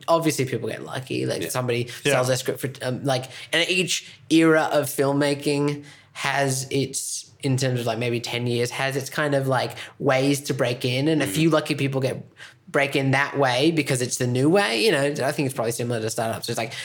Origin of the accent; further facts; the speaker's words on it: Australia; also born or lived in United States; really made me proud of being Australian in a lot of ways.